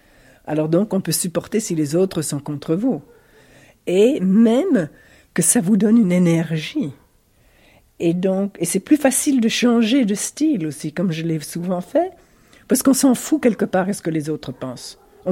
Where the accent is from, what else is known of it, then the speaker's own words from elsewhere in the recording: United States; now in Italy; parce que dès que j'ouvre la bouche, je suis américaine.